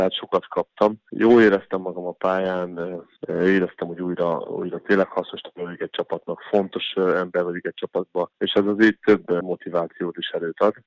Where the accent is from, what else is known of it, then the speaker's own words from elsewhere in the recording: Szeged, Csongrád-Csanád, Hungary; nagyon, ugye 10 év jártam Szegeden, nagyon sok minden köt oda, a barátok, ugye ott volt, jártam főiskolára, ott nőttem föl is igazából.